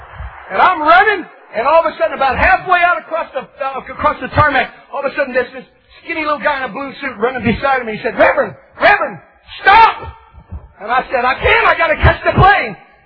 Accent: West Virginia, United States; I'm a kid from West Virginia, from a little coal mine town.

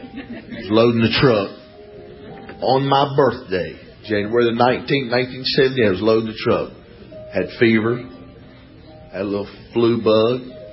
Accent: Alexandria, Louisiana, United States; 1960, I was brought home from the Cabrini Hospital to 35 Texas Avenue in Alexandria, Louisiana. And I was the baby of the family.

